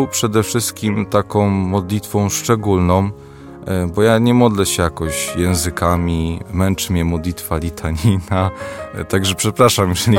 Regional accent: Malbork, Pomeranian Voivodeship, Poland; a dojeżdżałem z Malborka do Gdańska, bo pochodzę z Malborka

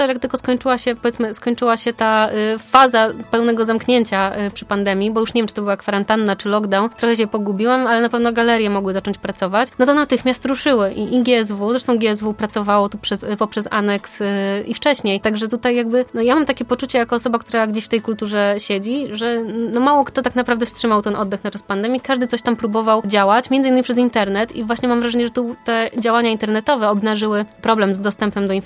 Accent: Opole, Opole Voivodeship, Poland; also born or lived in Tychy; całe życie tak naprawdę spędziłam w Opolu, także tutaj też jest wyjaśnienie tego zjawiska. Ja tutaj jestem tak naprawdę od jakichś najmłodszych lat, których nawet nie pamiętam. Od zawsze na Nysy Łużyckiej, na Rondzie, w blokach, teraz dalej w blokach, tylko już w innym miejscu

